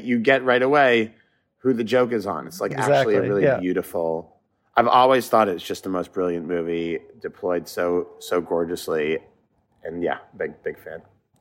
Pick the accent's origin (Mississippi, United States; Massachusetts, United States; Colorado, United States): Massachusetts, United States; Brookline; And we're both from Brookline, Massachusetts.